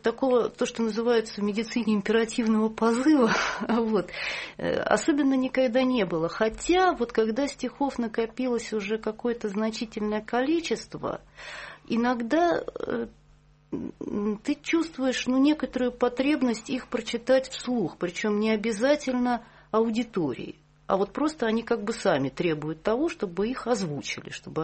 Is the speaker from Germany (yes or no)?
no; Saint Petersburg, Russia; Родилась я в Ленинграде, вот, на Петроградской стороне, на набережной реки Карповки, там, где вот и сейчас живу.